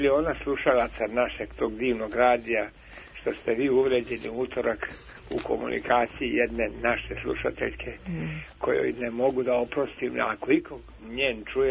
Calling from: Futog, Vojvodina, Serbia; Iz Futoga sam, jedan od slušalaca 60 godina divnog radija.

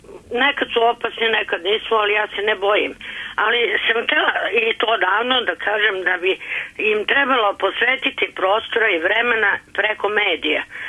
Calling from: Zemun, Belgrade, Serbia; Dobar dan, ja sam iz Zemuna.

